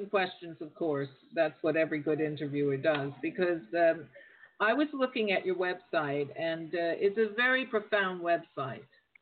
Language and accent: English; Pennsylvania, United States; Yeah, I was raised on Rosecrest Drive in Stanton Heights.